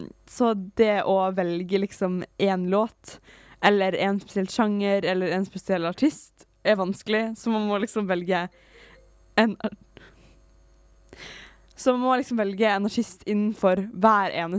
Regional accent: Møre og Romsdal, Norway; accent: Sunnmøre dialect; veldig sånn sunnmøring rap som syng på dialekt, og da har jeg den der dialekten mi.

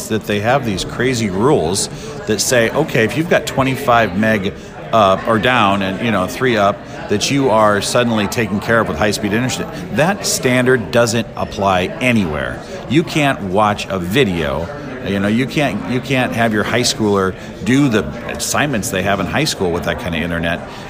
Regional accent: Norfolk, Nebraska, United States; to be fighting for the people back here in my hometown. You know, I have an advantage, I think, being from a town the size of Norfolk.

